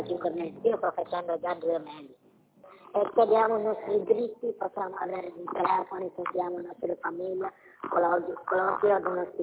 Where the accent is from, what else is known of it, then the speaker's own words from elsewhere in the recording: Venice, Veneto, Italy; io sono di Venezia.